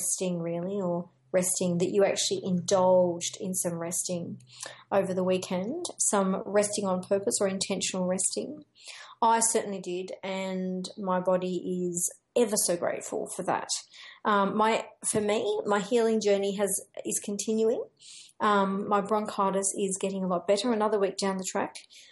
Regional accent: Wollongong, New South Wales, Australia; which is on the 16th of October here in Wollongong, which is my hometown.

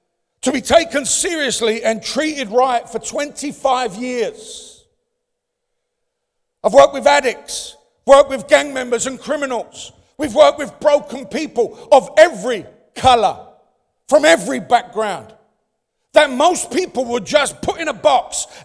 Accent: London, United Kingdom; I was born and raised in the East End of London. My friends were black.

